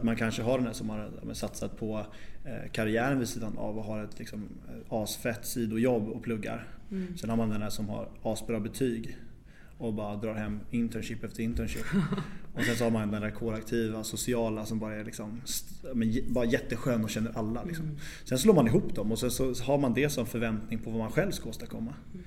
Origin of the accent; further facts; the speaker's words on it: Nacka, Stockholm County, Sweden; Jag född och uppvuxen i Nacka och alltså utanför Stockholm precis då.